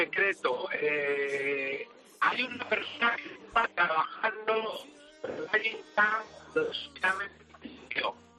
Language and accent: Spanish; Vigo, Galicia, Spain; Yo soy de Vigo, pero mi padre era de Villa García de Arosa, de Villa Juan, concretamente.